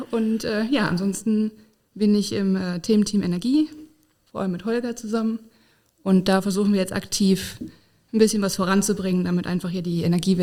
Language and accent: German; Essen, North Rhine-Westphalia, Germany; ich komme ursprünglich aus Essen, habe Elektrotechnik studiert in Dortmund mit dem Schwerpunkt Energietechnik, bin dann nach Bonn gegangen zur Bundesnetzagentur